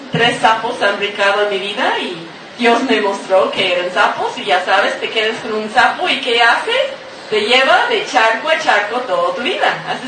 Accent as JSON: {"language": "Spanish", "town": "Los Angeles", "region": "California", "country": "United States", "tie": "born there", "said": "Yo nací en Los Ángeles. Tengo 41 años de conocer a Jesús como mi Mesías. Vengo de familia judía."}